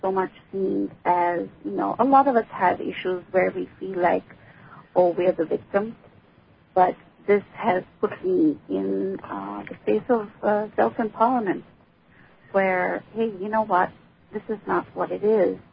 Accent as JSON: {"language": "English", "country": "India", "said": "Since I'm from India"}